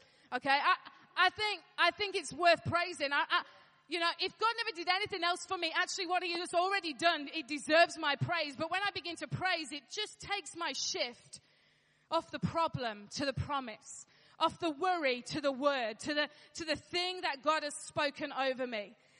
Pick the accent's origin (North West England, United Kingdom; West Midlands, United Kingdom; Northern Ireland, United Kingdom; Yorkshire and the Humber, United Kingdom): Yorkshire and the Humber, United Kingdom; I'm a Yorkshire lass, and that I grew up with that.